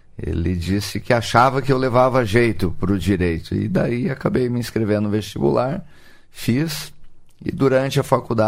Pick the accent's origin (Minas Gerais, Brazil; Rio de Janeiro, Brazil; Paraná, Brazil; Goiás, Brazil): Paraná, Brazil; Umuarama; born there; also born or lived in Alto Piquiri; Sou paranaense de Umuarama. Como se diz, fui para Umuarama só para nascer, porque lá tinha hospital, né? Os meus pais, na época, moravam num pequeno distrito de Alto Piquiri chamado Paulistânia, mas é a terra da minha origem, da qual eu me orgulho muito